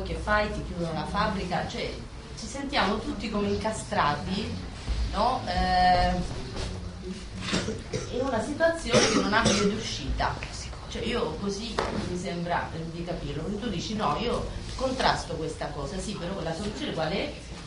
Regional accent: Argentina; Ho premesso, sono argentina.

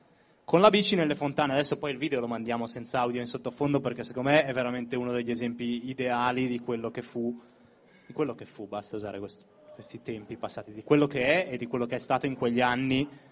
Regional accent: Milan, Lombardy, Italy; Io ho vissuto a Milano, ai tempi ero un po' più giovane, diciamo 25 anni, nato, vissuto sempre a Milano

